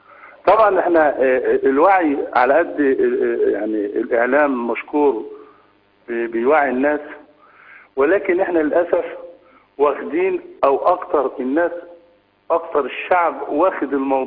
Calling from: Mansoura, Dakahlia, Egypt; انا اخوك من المنصوره.

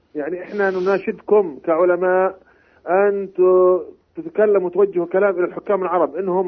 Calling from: Gaza, Gaza Strip, Palestine; أنا من غزة بكلمك يا شيخ.

